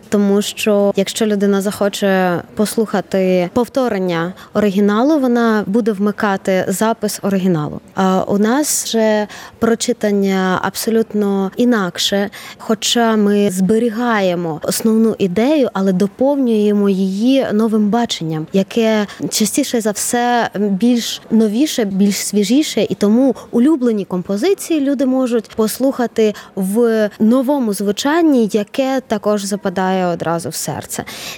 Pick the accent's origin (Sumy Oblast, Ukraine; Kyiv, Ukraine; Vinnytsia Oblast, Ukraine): Vinnytsia Oblast, Ukraine; я з Вінницької області